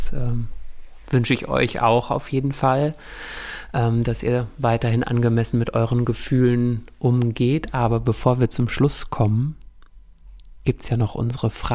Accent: North Rhine-Westphalia, Germany; in Bezug auf meine Homosexualität, dass mir in meiner Jugend im Sauerland Vorbilder gefehlt haben

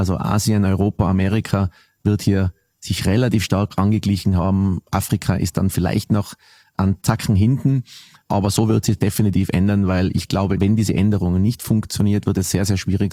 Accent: Austria; für mich als Österreicher würde ich mal … wünschen.

